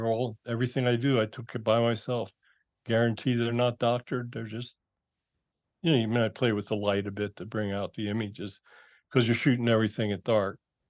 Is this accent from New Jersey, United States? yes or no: no; Pennsylvania, United States; I was raised near Hershey, which is near Gettysburg, so I've always been drawn to the battlefield.